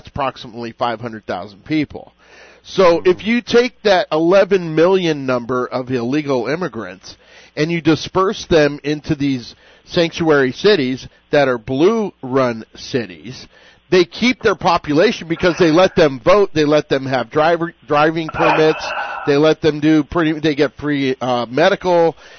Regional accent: United States; As an American, what's up with that?

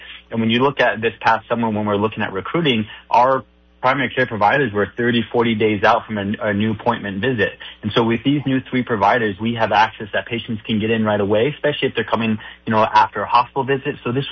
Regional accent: New York, United States; also born or lived in Tucson, Arizona; So originally I'm from New York, just outside of Manhattan. But you know, it's funny. The last few years, I actually was living down in Tucson, Arizona.

